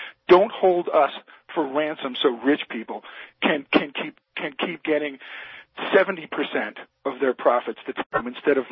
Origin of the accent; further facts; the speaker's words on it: Missouri, United States; I come from Missouri. We've got a fine senator, but she's essentially a moderate.